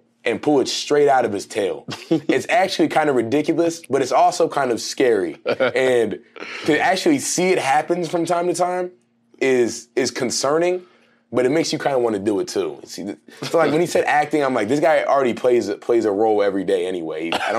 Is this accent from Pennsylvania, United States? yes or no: yes; Allentown, Pennsylvania, United States; I wouldn't be able to tell you because I'm from Allentown.